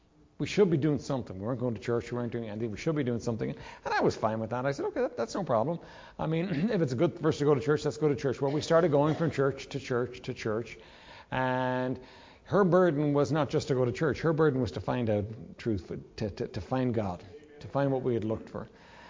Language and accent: English; Ireland; I was raised in Ireland, obviously, born, raised Roman Catholic